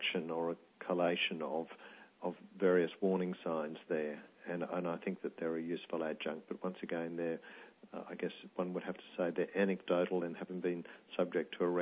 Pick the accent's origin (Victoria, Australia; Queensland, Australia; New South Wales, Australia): Queensland, Australia; Bundaberg; And I guess I come from Bundaberg, where Dr. Patel was committing sins of commission.